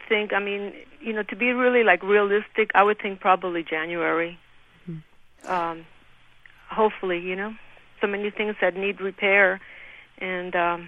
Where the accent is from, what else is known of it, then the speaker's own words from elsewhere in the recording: Cuba; English is a second language; moved away; I'm from Cuba, and we are like very strong people